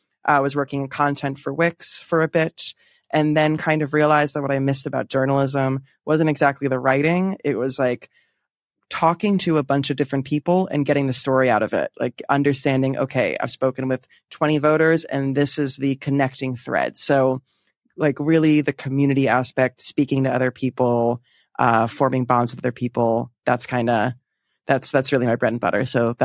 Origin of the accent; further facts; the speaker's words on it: Pennsylvania, United States; moved away; also born or lived in New York / Washington, D.C.; I am originally from Pennsylvania, then lived in New York for a bit and DC for a bit doing politics and television production.